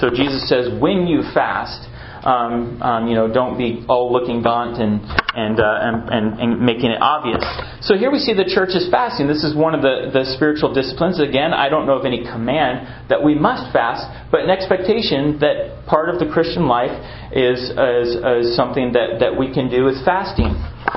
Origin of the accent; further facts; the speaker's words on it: Washington, United States; We grew up in Washington, Eastern Washington, a lot of farming, and it's also dry out there